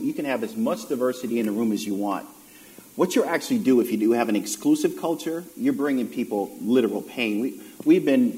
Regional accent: Jamaica; And I'm from Jamaica, and so I'm a little country of 3 million people.

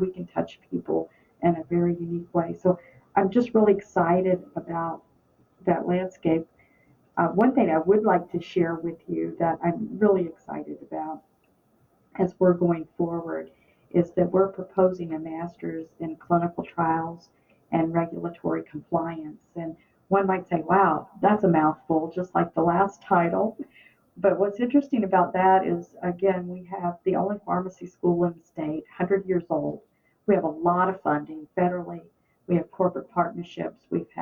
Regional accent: the South, United States; now in Fargo, United States; If I come from the South, so you probably can tell

